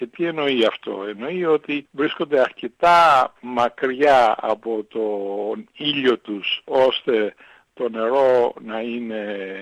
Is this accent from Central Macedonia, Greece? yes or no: no; Chios, North Aegean, Greece; Και ξέρετε, εγώ είμαι από τη Χίο